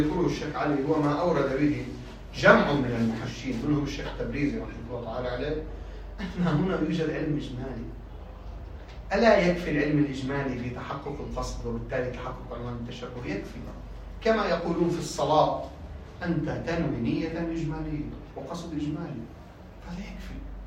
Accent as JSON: {"language": "Arabic", "country": "Lebanon", "said": "عندنا مثلا في لبنان، عندنا في لبنان أصلا عادي جدا هذا"}